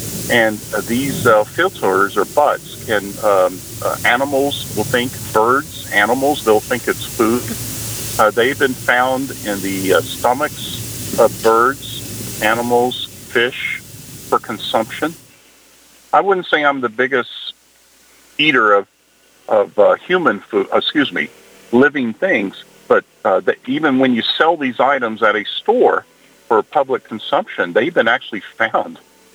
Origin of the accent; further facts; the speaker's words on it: Texas, United States; And for example, my home state, we mentioned 10 states. Texas now outdoes any state for litter and debris crash deaths.